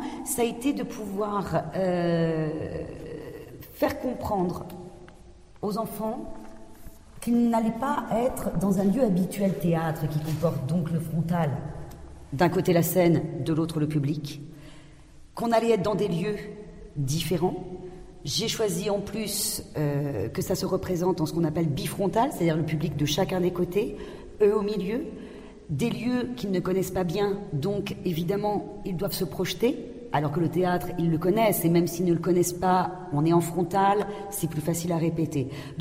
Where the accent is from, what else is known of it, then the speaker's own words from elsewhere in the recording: France; born there; je suis née en France, mon père qui est tchèque a immigré en 68 en France. Donc j'ai vraiment grandi dans le milieu théâtral.